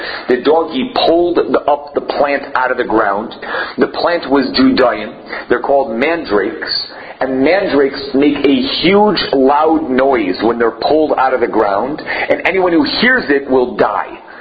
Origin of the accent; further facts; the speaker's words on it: Israel; now in United States; When I came from Israel, I made three rules for myself. Three rules that I will never be over on while I'm in America.